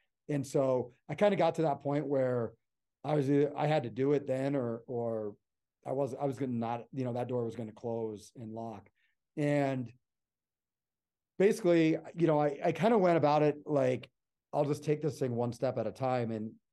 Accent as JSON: {"language": "English", "region": "Pennsylvania", "country": "United States", "tie": "born or raised there", "said": "I was born in Pennsylvania, and I always loved being outside, and I grew up like hunting and fishing and stuff"}